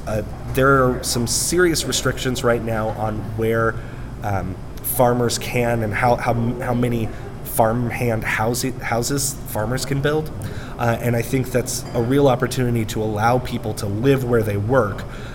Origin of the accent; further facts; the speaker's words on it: Eugene, Oregon, United States; my mother now runs the site that is at our the church that I grew up in Eugene.